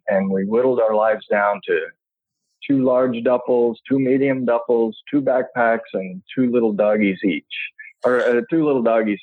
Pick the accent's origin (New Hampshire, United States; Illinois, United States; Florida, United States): Florida, United States; also born or lived in Colorado; Okay, well, I was born in the USA. I grew up in Florida, so that was a warm climate. I went to school there.